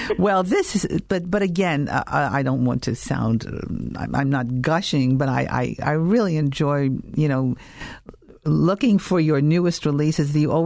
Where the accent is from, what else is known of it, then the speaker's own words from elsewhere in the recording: New York, United States; And that's spoken as a New Yorker, I might add, not a Philadelphian.